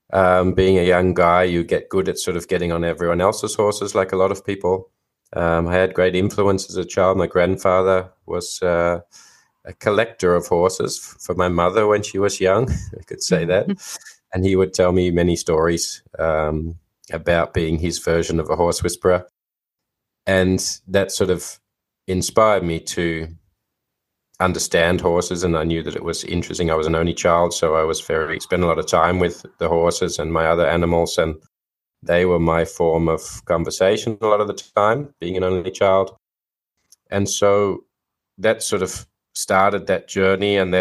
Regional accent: Australia; I grew up in Australia.

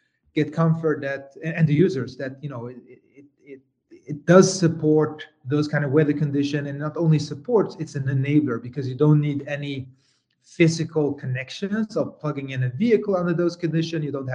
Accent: Sweden; moved away as an adult; So I mean, my home country is Sweden. So I just came, you know, relocated a month ago from Sweden

